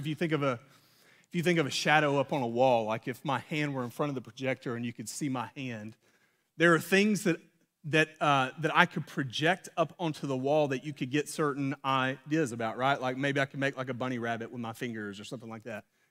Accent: Alabama, United States; I grew up in North Alabama, and my neck is red, and that red is deep.

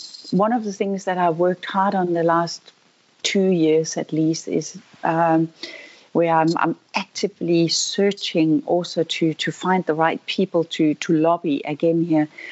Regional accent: Denmark; I said, I'm from Denmark.

